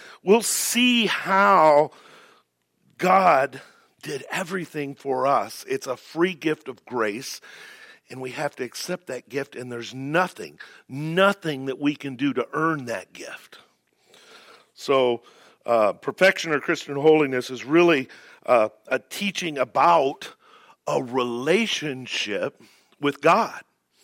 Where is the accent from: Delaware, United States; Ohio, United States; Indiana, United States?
Indiana, United States; I grew up in Amish territory, not far from here, in between Elkhart, Goshen, and went to school in Napanee